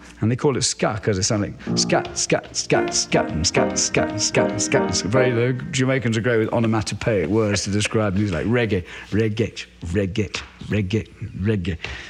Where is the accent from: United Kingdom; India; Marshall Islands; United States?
United Kingdom; England; I grew up in England, and I love reggae, and I love old blue beat and ska and rock steady.